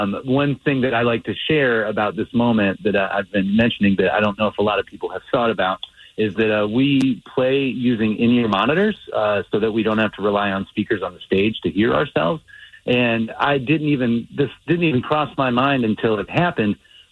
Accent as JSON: {"language": "English", "town": "Chicago", "region": "Illinois", "country": "United States", "said": "so we're from Chicago"}